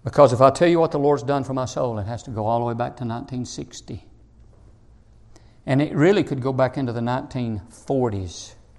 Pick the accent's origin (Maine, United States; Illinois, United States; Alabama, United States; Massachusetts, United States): Alabama, United States; born there; It's impossible for me to understand why I was born in Alabama and somebody else was born in Afghanistan.